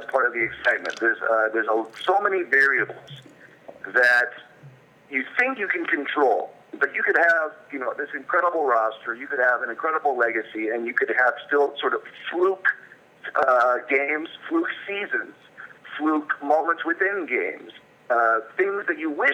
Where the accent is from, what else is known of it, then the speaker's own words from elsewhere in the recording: Michigan, United States; we grew up in Michigan, so there was a lot of Red Wings excitement at all times. A lot of Pistons basketball excitement.